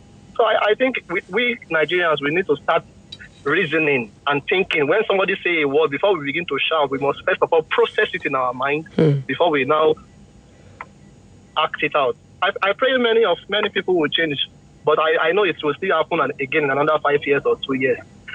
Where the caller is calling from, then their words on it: Finland; From Finland.